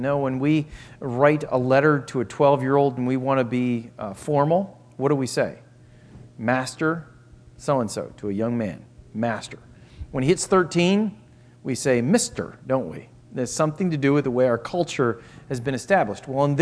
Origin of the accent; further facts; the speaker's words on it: United States; it's interesting as an American to go to those places